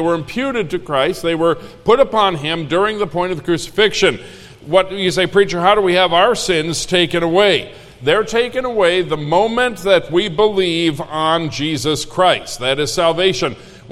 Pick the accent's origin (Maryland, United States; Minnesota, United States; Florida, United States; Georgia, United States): Minnesota, United States; Now, where I grew up in Minnesota, the confusion was rife in Minnesota as to this point